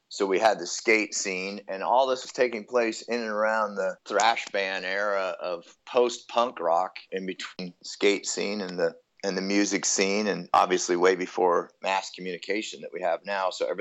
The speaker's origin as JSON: {"language": "English", "town": "South Lake Tahoe", "region": "California", "country": "United States", "tie": "born or raised there", "said": "I could train moguls because I grew up in South Shore. I raced for Heavenly when I was a kid, but I skied Kirkwood."}